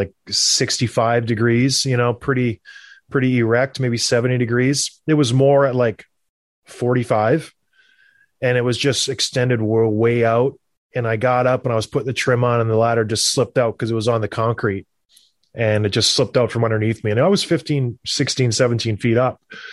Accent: Canada; that's just growing up in Canada.

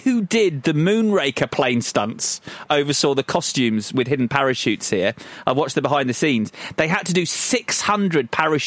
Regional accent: Croydon, London, United Kingdom; So I told Drew that I was from Croydon

